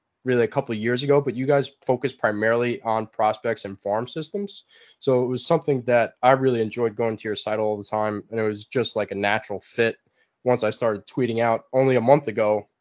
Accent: Long Island, New York, United States; So I'm actually from Long Island.

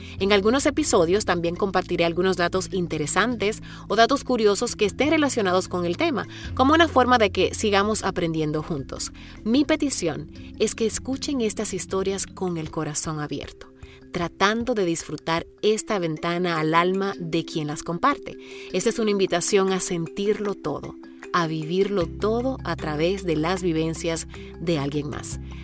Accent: Dominican Republic; now in Seattle, United States; donde contaba las historias de cuando me mudé desde la República Dominicana hasta Seattle.

